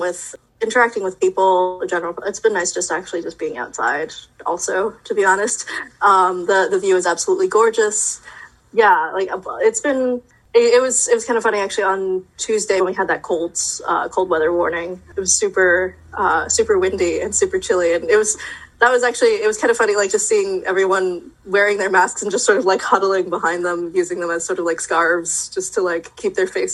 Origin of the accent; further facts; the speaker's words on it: Maine, United States; I grew up in Maine. I grew up close to Augusta, and most of my childhood was spent in Maine.